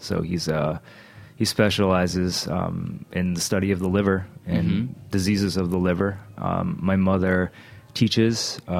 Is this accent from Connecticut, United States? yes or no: yes; Hartford, Connecticut, United States; also born or lived in The Bronx, New York; I was born in the Bronx. Okay. And when I was five, my folks moved the family up to Connecticut, suburban Hartford.